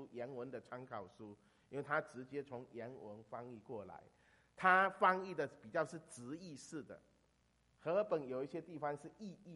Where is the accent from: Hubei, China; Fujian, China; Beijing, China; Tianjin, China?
Fujian, China; 我是在福建长大的，